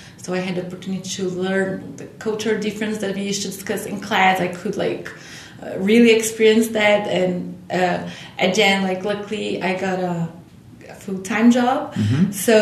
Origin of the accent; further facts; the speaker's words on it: Brazil; now in United States; So I'm originally from Brazil, but I have been living in the U.S. for almost 2 years.